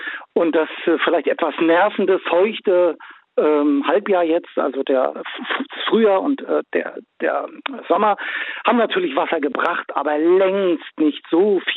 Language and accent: German; Brandenburg, Germany; also wir als Brandenburger.